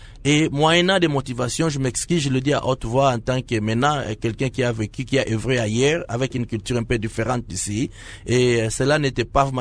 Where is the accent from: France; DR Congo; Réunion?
DR Congo; Moi en tant qu'un Congolais, je ne me considère pas pour un Américain. Je suis un Congolais.